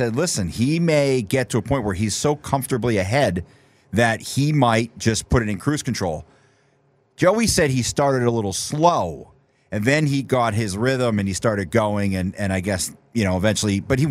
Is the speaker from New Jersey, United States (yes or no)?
yes; New Jersey, United States; because I grew up right on the Jersey Shore.